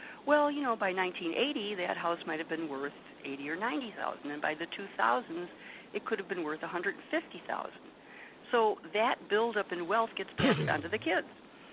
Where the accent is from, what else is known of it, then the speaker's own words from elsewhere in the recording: Chicago, Illinois, United States; Oak Park is directly west of where I grew up in the West Side. So again, you could draw a line from the heart of downtown Chicago straight west, go past my house, and be in Oak Park.